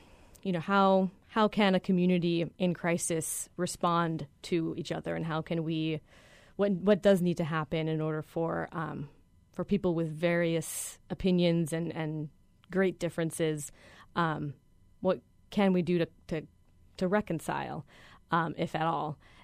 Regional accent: Los Angeles, California, United States; I grew up in Los Angeles, yes, yes. And I was in elementary school when the riots broke out.

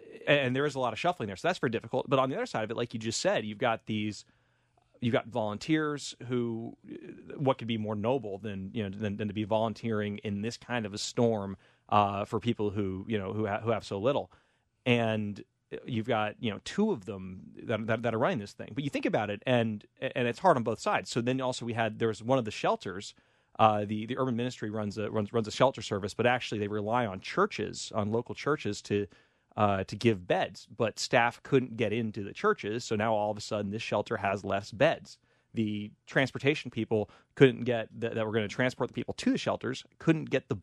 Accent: California, United States; I'm Californian.

